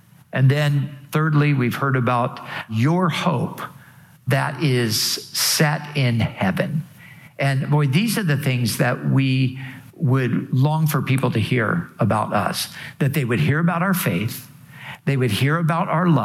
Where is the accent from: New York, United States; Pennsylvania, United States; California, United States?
California, United States; Costa Mesa; I rarely say Costa Mesa. Sometimes I do. But, you know, you might say, oh, we're from Los Angeles.